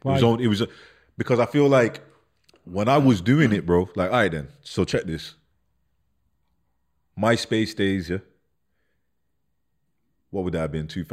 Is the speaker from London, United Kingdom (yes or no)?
no; Birmingham, West Midlands, United Kingdom; I'm just from Handsworth, innit? I'm from Brum, bro.